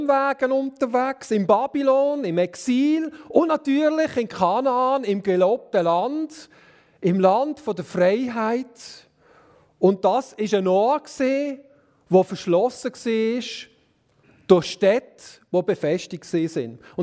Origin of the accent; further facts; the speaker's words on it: Switzerland; bei uns in der Schweiz so viele zerfallene Burgen vorhanden sind